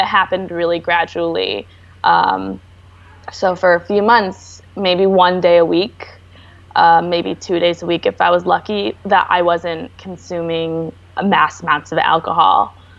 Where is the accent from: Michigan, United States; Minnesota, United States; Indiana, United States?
Michigan, United States; I grew up in the Midwest. A little bit about where I'm from, it's like a wealthier suburb of Detroit.